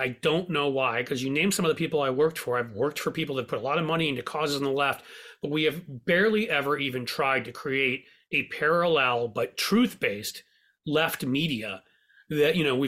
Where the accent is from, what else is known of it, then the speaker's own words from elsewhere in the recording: New York, United States; And hell, you're in New York. I grew up in New York.